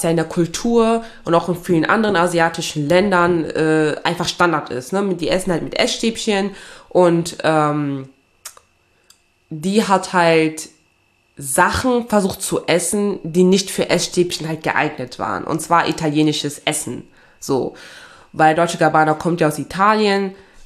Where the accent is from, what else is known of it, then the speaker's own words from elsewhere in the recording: Togo; meine Wurzeln liegen ja in Togo, ne? Also ich komme ja aus Togo, also aus Westafrika.